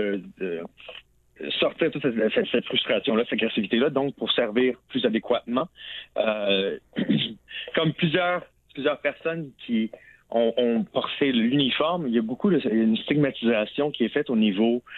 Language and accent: French; Trois-Rivières, Quebec, Canada; also born or lived in Ontario; Je viens de Trois-Rivières, donc mes portes, quand j'étais petit, n'ont jamais été barrées.